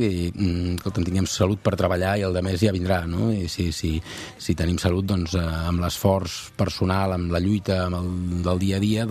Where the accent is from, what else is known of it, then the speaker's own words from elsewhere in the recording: Sant Joan Despí, Catalonia, Spain; also born or lived in Molins de Rei; néixer a Molins de Rei, a la clínica del Sacre Cor de Molins de Rei, que és on naixíem tots els nens de la meva època de la comarca, perquè és on hi havia la clínica, però bueno, soc de Sant Joan d'Espí, la família vivia allà a Sant Joan d'Espí